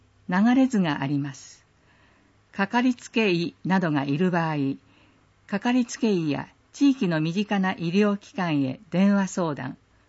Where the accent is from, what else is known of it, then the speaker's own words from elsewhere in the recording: Musashimurayama, Tokyo, Japan; 私は昭和28年にこの地で生まれ育ち、昭和53年に武蔵村山市役所に入庁して以来、今日まで武蔵村山市と共に歩んでまいりました。